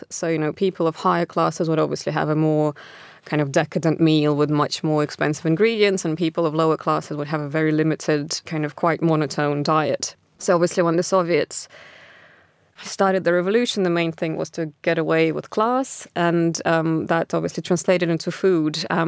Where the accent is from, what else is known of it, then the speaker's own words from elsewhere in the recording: Siberia, Russia; It happens so that I am from Siberia, and so my personal story is connected to that particular region.